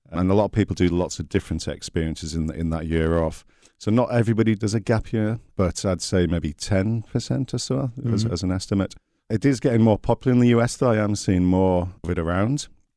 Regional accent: Newcastle upon Tyne, North East England, United Kingdom; So I'm from Newcastle upon Tyne in England, Northern England.

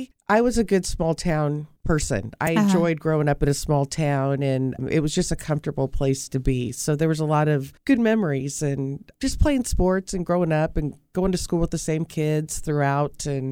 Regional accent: Hanford, United States; Soccer was probably my first love. But because they didn't have girls teams back in the day in Hanfo

